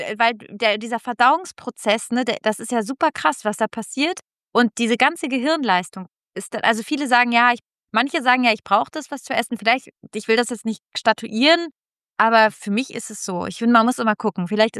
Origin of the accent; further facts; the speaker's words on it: Italy; Ich komme auch aus Italien